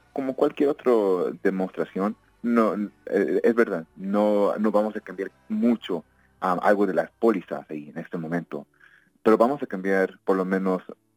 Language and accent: Spanish; United States; born there; Yo como una persona de privilegio que nací aquí en Estados Unidos